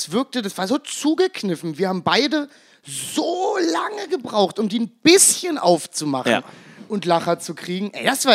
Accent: eastern Germany, Germany; Ich komme aus dem Osten.

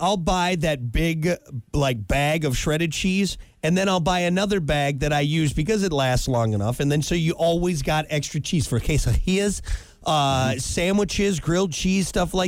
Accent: Wisconsin, United States; Well, I'm being from Wisconsin. I have to. There's people from Wisconsin that come check on you to make sure you have enough cheese in your fridge.

